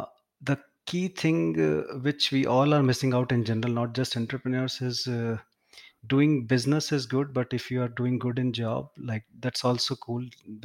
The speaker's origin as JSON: {"language": "English", "town": "Jaipur", "region": "Rajasthan", "country": "India", "tie": "born or raised there", "said": "I'm in my hometown, Jaipur."}